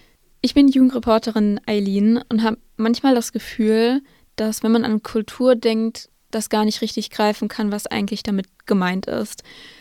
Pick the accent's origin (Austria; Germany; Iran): Germany; Marl, North Rhine-Westphalia; Das Ding ist, dazu muss man sagen, ich komme ja auch aus Mal.